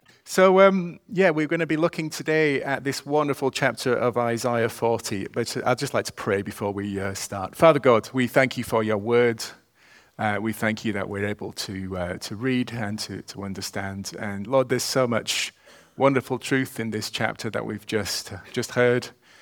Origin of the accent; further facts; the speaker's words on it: Huddersfield, Yorkshire and the Humber, United Kingdom; I'd like to take you to my hometown of Huddersfield.